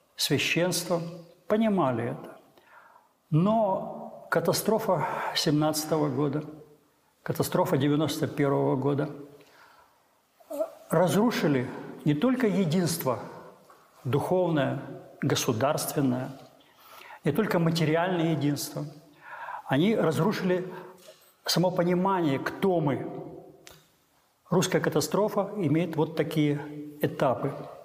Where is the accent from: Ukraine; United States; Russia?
Ukraine; Kyiv; Я писатель, коренной киевлянин.